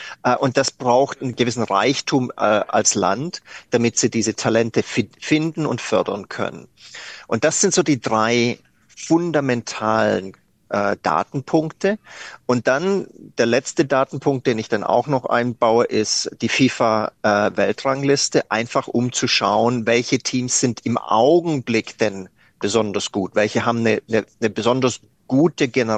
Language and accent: German; Germany; und das sage ich als Deutscher